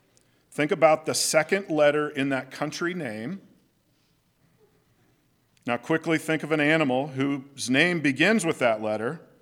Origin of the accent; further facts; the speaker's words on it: Raytown, Missouri, United States; I grew up in the Raytown School District.